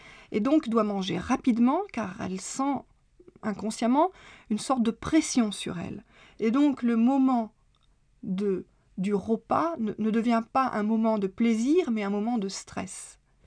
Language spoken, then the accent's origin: French; Paris, Île-de-France, France; now in Czech Republic; Bon, il est vrai que je suis de Paris.